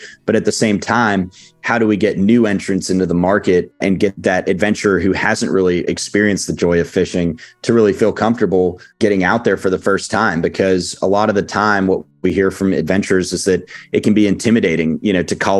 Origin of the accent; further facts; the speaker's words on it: Houston, Texas, United States; just growing up in Houston, would go out with friends and with my dad, with my brother, you know, just past the backyard, there were some woods